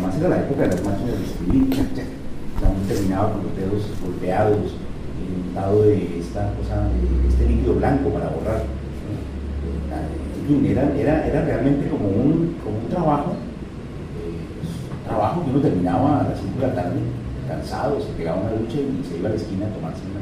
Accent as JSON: {"language": "Spanish", "country": "Colombia", "moved": "yes", "said": "Yo me fui de Colombia en el año 85, regresé en el 2015, el año pasado, 30 años después, regresé a vivir a una Colombia muy distinta"}